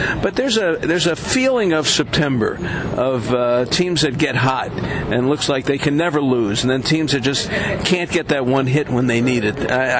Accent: Brooklyn, New York, United States; I grew up like that in Brooklyn. I remember that kind of stuff.

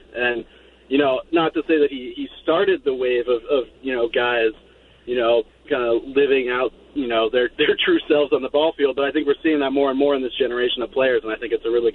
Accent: Seattle, Washington, United States; I was growing up in Seattle at the time and going to school in Arizona.

